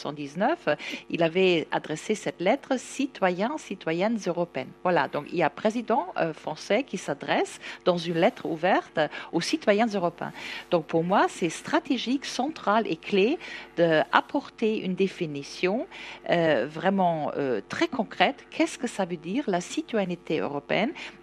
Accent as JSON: {"language": "French", "country": "Germany", "said": "je suis allemande, je travaille en Autriche"}